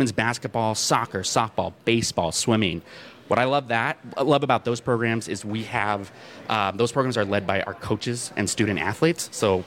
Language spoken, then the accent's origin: English; El Paso, Texas, United States; now in St. Louis, United States; So I'm from El Paso, Texas.